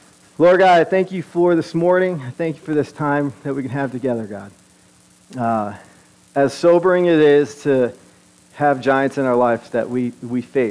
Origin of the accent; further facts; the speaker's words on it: New York, United States; If a lot of you guys don't know, I'm from New York, so get ready.